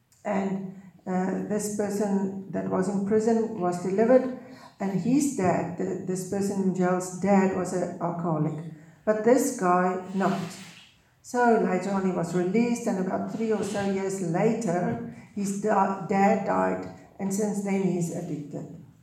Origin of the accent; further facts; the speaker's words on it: South Africa; I grew up in South Africa, so I didn't know my family who lived here.